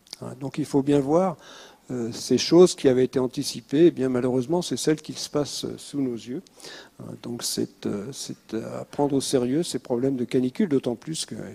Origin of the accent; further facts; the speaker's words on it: Brittany, France; Alors moi, je suis breton